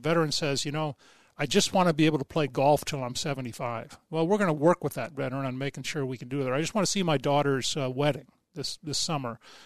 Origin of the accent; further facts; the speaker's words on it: Minnesota, United States; I'm from Minnesota. I'm a veteran.